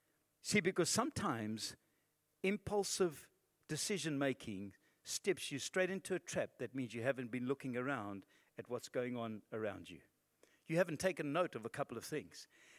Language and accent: English; Zimbabwe; moved away; So I come down from Zimbabwe.